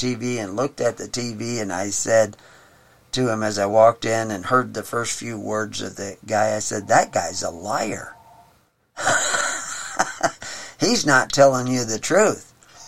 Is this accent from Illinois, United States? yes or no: no; Houston, Texas, United States; I grew up in Houston on the bayous in Texas